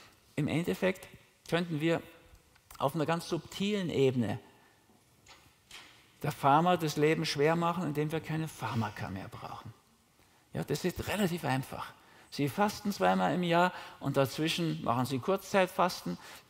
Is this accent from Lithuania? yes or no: no; Austria; ich war schon mal in Deutschland, weil ich als Österreicher hier rübergekommen bin.